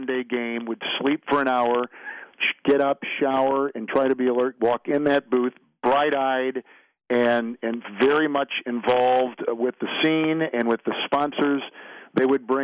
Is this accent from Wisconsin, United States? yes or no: yes; Green Bay, Wisconsin, United States; I grew up in Green Bay, so I got WJR in Detroit and would listen to baseball with Ernie Harwell.